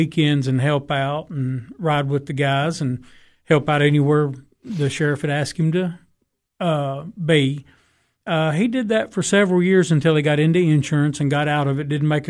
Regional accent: United States; I was born here in Putnam County. Been here all my life.

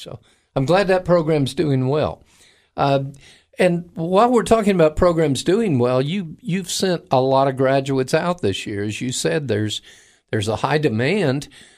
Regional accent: Florida, United States; back even when I was in high school in Florida. I grew up near the Kennedy Space Center, and I had a physics professor who was a wild man

